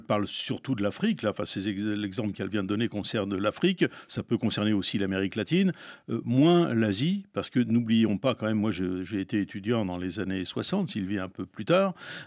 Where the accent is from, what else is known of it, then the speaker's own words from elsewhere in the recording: Normandy, France; Moi, je me souviens dans mon enfance en Normandie, surtout ne prenez pas l'eau du puits.